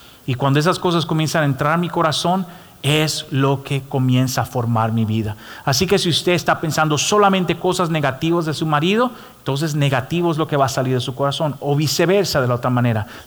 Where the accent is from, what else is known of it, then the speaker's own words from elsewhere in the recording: Dominican Republic; yo soy muy dominicano y bocón y lo digo todo